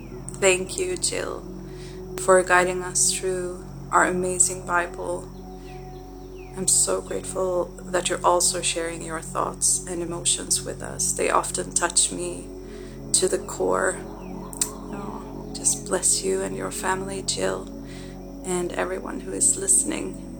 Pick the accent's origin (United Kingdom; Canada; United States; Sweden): Sweden; Gothenburg, Västra Götaland; Hello, beautiful people. … from Gothenburg, Sweden.